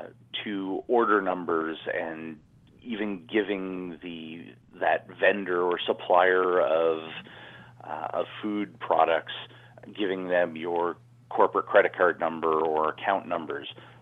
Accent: Canada; moved away as an adult; now in San Francisco, United States; I'm Canadian. I came here and living in San Francisco now.

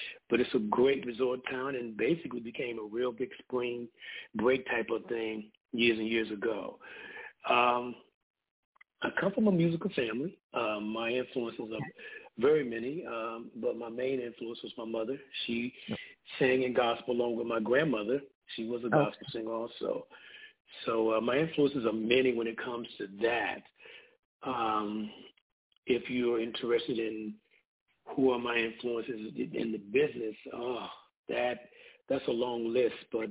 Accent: Florida, United States; because I am a Florida boy, so I'm into bass music.

